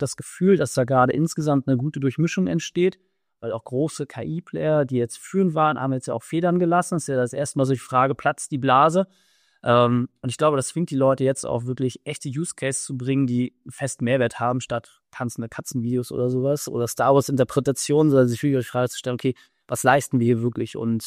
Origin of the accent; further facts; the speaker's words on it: Neubrandenburg, Mecklenburg-Vorpommern, Germany; wir sind ja beide aus Mecklenburg-Vorpommern, er ist ja aus Greifswald, ich aus Neubrandenburg, so ein fast gleicher Jahrgang